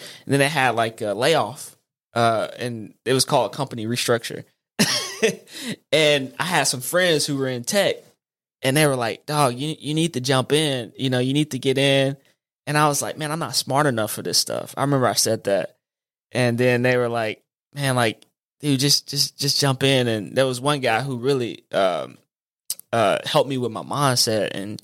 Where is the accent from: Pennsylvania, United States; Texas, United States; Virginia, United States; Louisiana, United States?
Louisiana, United States; Ruston; So, man, I'm from Louisiana, and Rustin, you went to La Tech, and I grew up in that small city, and I grew up on the east side of town